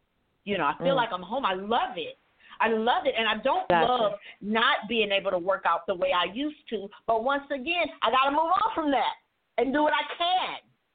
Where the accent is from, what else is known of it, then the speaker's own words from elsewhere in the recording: California, United States; I grew up in Cali and a lot of that time in Northern California. And back then, Fresno was the raisin capital of the world.